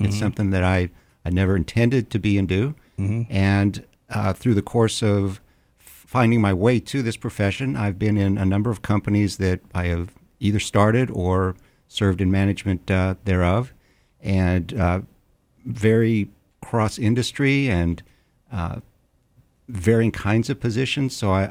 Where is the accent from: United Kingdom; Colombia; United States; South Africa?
United States; El Paso, Texas; Born and raised in West Texas, okay. In the thriving metropolis of El Paso, Texas.